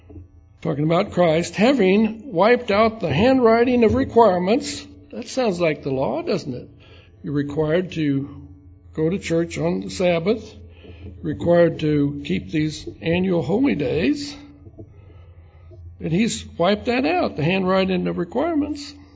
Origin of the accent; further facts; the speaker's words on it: Illinois, United States; I was from the South, South Illinois. But we did many of the same things and grew up on a farm